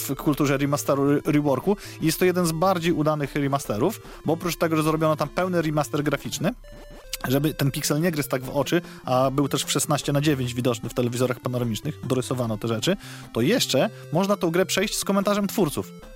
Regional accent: Białystok, Podlaskie Voivodeship, Poland; szczególnie tutaj u nas w Białymstoku

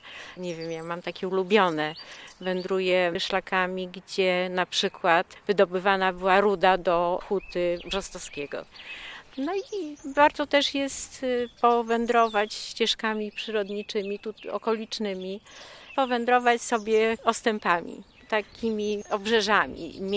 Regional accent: Augustów, Podlaskie Voivodeship, Poland; Zwykle mówię, skąd jestem, że jestem z północno-wschodniej Polski.

